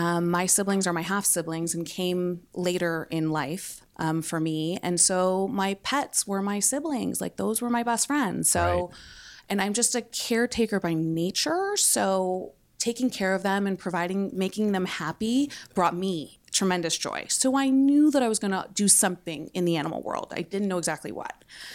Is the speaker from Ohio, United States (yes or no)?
no; San Diego, California, United States; So I grew up in San Diego and essentially lived in TJ, partying through my college years.